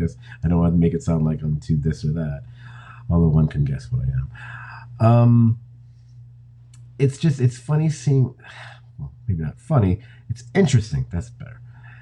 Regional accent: New York City, New York, United States; being a New Yorker, I was very familiar with the case.

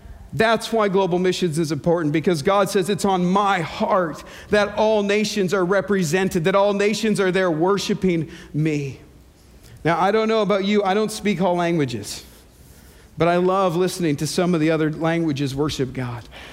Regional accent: Canada; Please remember that I'm from Canada

